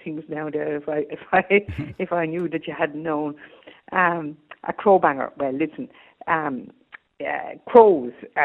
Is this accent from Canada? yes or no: no; Woodenbridge, County Wicklow, Ireland; I remember as a small girl growing up in Wooden Bridge in Wicklow, we had a crow banger.